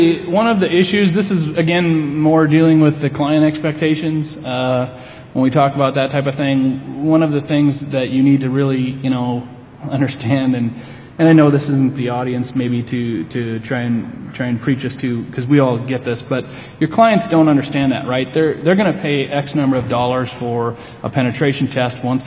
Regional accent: South Dakota, United States; we're from South Dakota, very ag based.

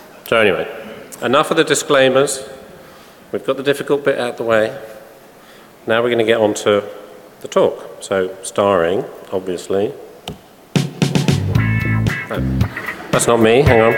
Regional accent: United Kingdom; 1X is enough for us because we're British, you know, so.

